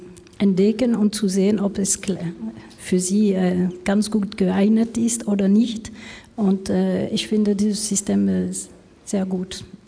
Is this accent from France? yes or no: yes; France; German is a second language; now in Germany; ich komme aus Frankreich, wie gesagt.